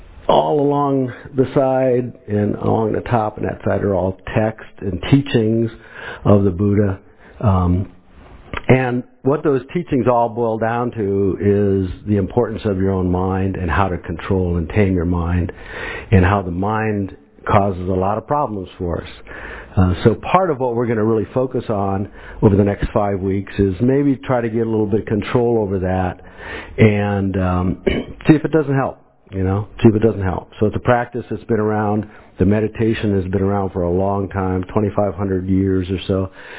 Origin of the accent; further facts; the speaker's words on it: Ohio, United States; born there; Let's see, I was born in Ohio, and I was raised Methodist.